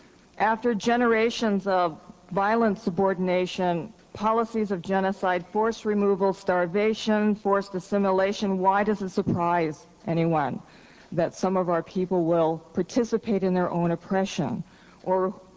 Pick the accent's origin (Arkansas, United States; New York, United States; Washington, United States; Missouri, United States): Washington, United States; I'm a Spokane. I'm from Washington State.